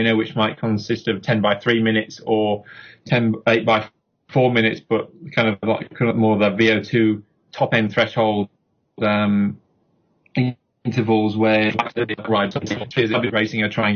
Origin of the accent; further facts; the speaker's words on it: Yorkshire and the Humber, United Kingdom; I'm from Yorkshire in England, and the riding around there is pretty spectacular when the weather's good.